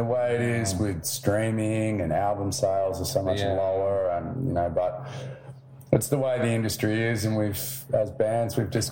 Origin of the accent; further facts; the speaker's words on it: Tasmania, Australia; we're from Tasmania, which is pretty much as far as you can get from any sort of touring market.